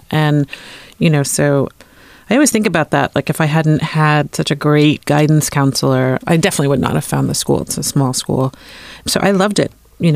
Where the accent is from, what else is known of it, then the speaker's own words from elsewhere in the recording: New York City, New York, United States; I grew up in New York City, and I went to Bronx High School of Science, which is a really large high school.